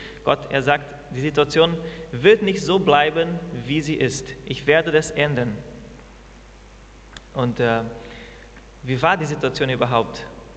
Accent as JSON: {"language": "German", "country": "Brazil", "lives_now": "Germany", "said": "ich bin Brasilianer. Und seit November 2019 bin ich und meine Familie, meine Frau und zwei Kinder, sind wir nach Deutschland umgezogen"}